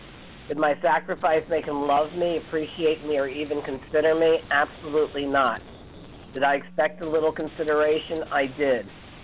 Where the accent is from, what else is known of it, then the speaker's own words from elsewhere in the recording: United States; I wouldn't know how to act French because I'm an American.